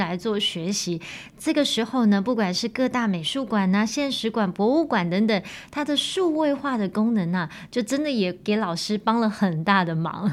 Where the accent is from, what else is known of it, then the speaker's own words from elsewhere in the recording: Miaoli County, Taiwan; 就是我的故乡在苗栗啊